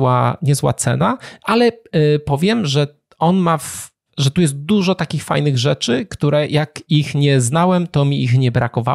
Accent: Wrocław, Lower Silesian Voivodeship, Poland; bo jesteśmy z Wrocławia, więc to blisko.

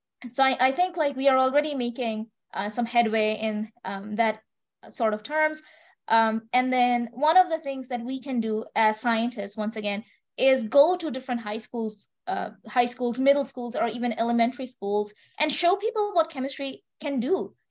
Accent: Kolkata, West Bengal, India; English is a second language; moved away as an adult; now in United States; So I grew up in India in a city called Kolkata, which is called the City of Joy.

